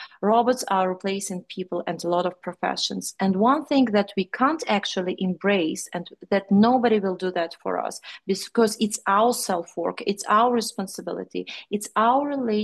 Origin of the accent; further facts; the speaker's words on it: Ukraine; English is a second language; also born or lived in United Kingdom; So I was born in Ukraine, raised up also, and since 30 years old, actually, I've been between Great Britain, United Kingdom, and Ukraine